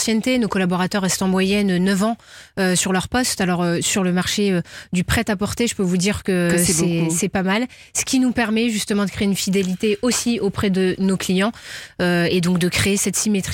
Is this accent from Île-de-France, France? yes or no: no; Nevers, Bourgogne-Franche-Comté, France; J'ai grandi à Nevers, en Bourgogne.